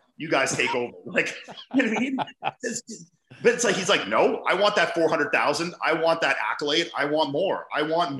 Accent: Canada; being a Canadian, I had to fly into Canada, do COVID tests

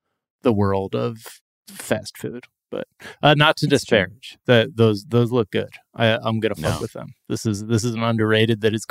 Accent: Ireland; I remember that day as well as an Irish person. And my whole family was crying as well because of what you wrote about us.

